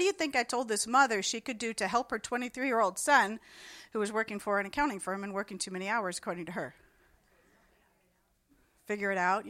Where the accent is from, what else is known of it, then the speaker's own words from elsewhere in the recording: Cincinnati, Ohio, United States; now in Tulsa, United States; when this podcast airs, I will be in Cincinnati. That's my hometown, at the Midwest Homeschool Convention